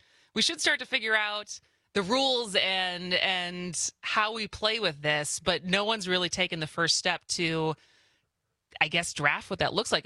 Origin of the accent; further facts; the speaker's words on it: Madison, Wisconsin, United States; And I am recording live from Madison today, my hometown.